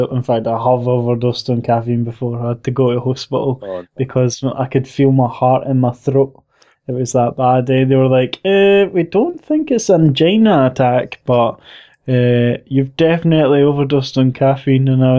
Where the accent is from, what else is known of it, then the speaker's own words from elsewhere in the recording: Scotland, United Kingdom; All they need to know is … I'm 26, I'm Scottish, blah, blah, blah.